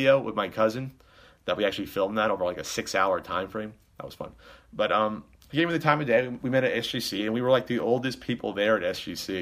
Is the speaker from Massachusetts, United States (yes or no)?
no; New Jersey, United States; I'm like, here, we're both from Jersey.